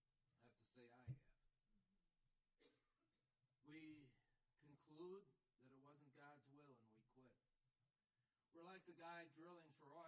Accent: Chicago, Illinois, United States; I'm a city boy. I'm from Chicago. And I'm a city boy. And this was a town of 6,000.

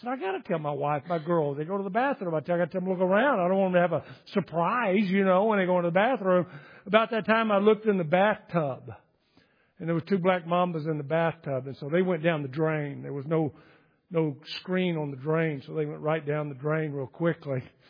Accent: Texas, United States; I grew up in Texas. We'd go rattlesnake roundup and all that kind of stuff.

